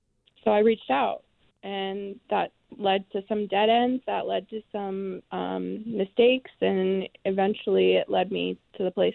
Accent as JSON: {"language": "English", "region": "Maine", "country": "United States", "tie": "born or raised there", "said": "You know, I grew up in Southern Maine, so I would say that we have the heart of the resources here"}